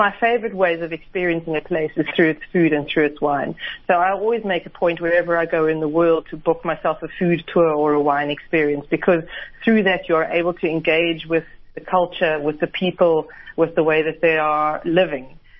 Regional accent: Western Cape, South Africa; I can definitely say that our

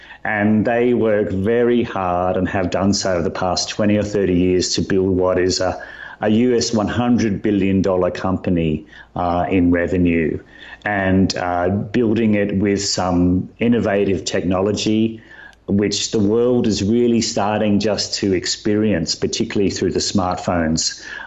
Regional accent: Australia; I'm from Australia.

